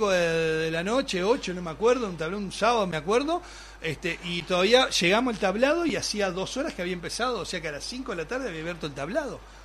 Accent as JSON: {"language": "Spanish", "country": "Uruguay", "moved": "yes", "lives_now": "Argentina", "said": "me fui del Uruguay. Yo me fui del Uruguay, y bueno, trabajé como productor en muchos lados, y después llegué, cuando llegué en 91 en la Argentina"}